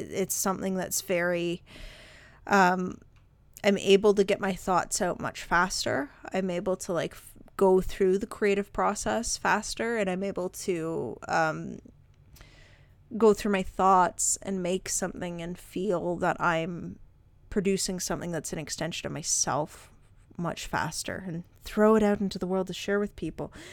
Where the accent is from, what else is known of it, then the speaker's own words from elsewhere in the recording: Canada; And then I think I've mentioned I'm Canadian.